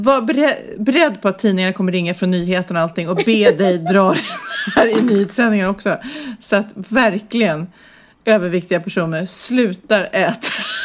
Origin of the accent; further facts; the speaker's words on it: Sweden; accent: standard Swedish; mitt uttal, mitt svennebananuttal